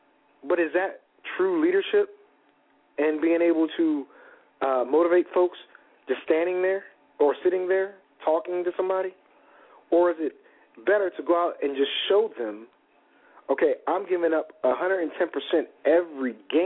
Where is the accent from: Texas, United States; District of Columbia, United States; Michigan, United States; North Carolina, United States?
District of Columbia, United States; Washington; I'm from Washington, D.C., and I know when I hear BS, okay?